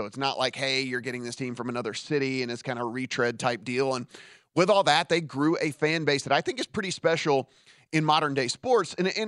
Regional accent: Las Vegas, Nevada, United States; I tell people I'm from Vegas

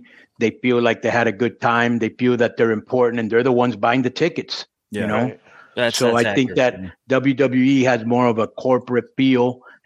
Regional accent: Mexico; moved away; When I came from Mexico, I always used to like die. And then when I came here

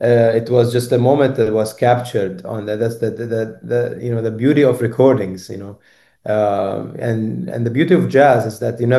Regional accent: Palestine; I'm from Palestine, and the string orchestra, they were from all around the world.

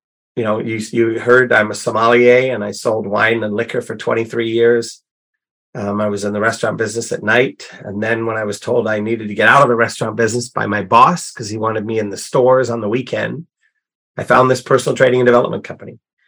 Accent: England, United Kingdom; I was born and raised in England, went to a boarding school when I was 6 years old

